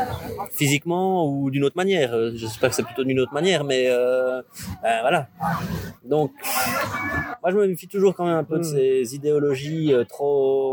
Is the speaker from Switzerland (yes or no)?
yes; Switzerland; born there; Je suis suisse parce que j'y suis né, mais j'ai pas d'attachement spécifique. J'ai un attachement parce que je suis né en Suisse.